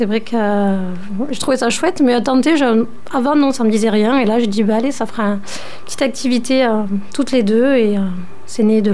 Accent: Occitanie, France; voilà, j'ai 37 ans, je viens de Crensac-les-Terbes.

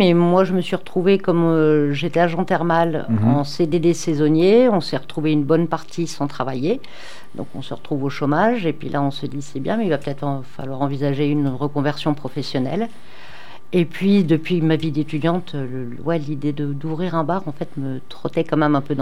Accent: Brussels, Belgium; born there; moved away as an adult; Eh bien, donc, je suis née à Bruxelles.

